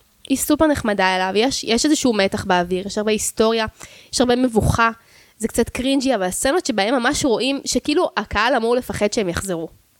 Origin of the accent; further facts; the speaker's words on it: Jerusalem, Jerusalem District, Israel; אני גדלתי בירושלים